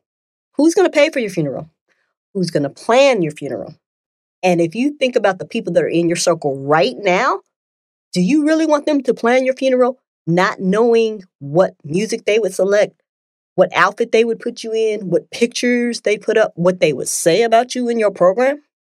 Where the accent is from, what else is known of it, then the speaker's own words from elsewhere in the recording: Denver, Colorado, United States; I was able to have a conversation with one of my friends that I grew up with in Denver so many years ago.